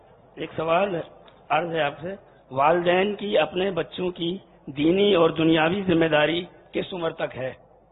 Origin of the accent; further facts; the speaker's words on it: Karachi, Sindh, Pakistan; میرا تعلق باب المدینہ کراچی سے ہے